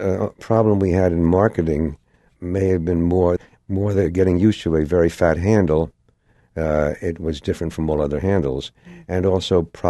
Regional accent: Yonkers, New York, United States; I grew up in Yonkers, New York.

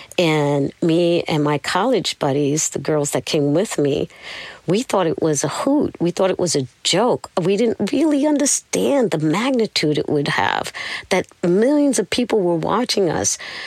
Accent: Brooklyn, New York, United States; I said, yeah, I'm from Brooklyn.

